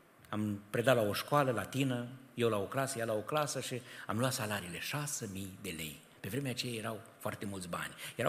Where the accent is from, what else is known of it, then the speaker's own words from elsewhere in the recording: Transylvania, Romania; accent: Transylvanian; De unde ești? Ardeal, clar, în vorbire.